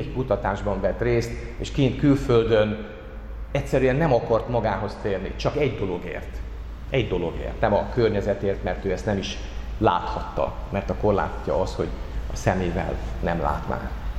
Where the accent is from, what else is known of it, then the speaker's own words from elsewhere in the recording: Hungary; mert én hálás vagyok ért, hogy magyar vagyok